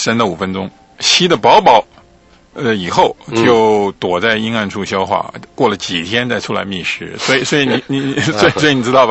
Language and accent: Chinese; China; 特别是我们中国人喜欢睡的竹床啦、什么之类的